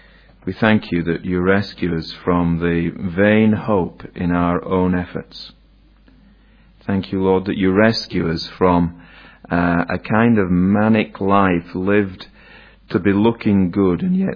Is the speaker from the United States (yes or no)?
no; Yorkshire and the Humber, United Kingdom; now in Aberdeen, United Kingdom; my own fellowship, Gilcomson South Church in Aberdeen, in Scotland. You'll guess from my accent that I'm not from Scotland, and I am from Yorkshire, in England